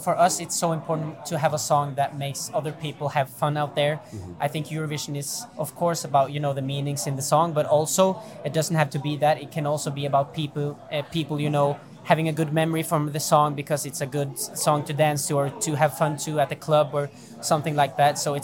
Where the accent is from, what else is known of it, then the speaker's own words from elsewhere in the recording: Norway; We're from Norway